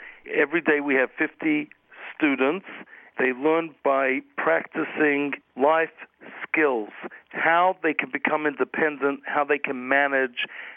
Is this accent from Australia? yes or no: yes; Australia; now in United States; confessions of a Chabad Australian rabbi. I grew up in Australia